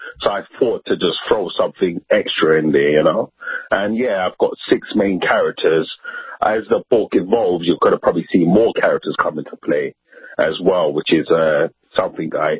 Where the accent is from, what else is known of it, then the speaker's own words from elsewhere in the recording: London, United Kingdom; I was brought up in Northwest London, so I know a lot of the corner roads, things like that.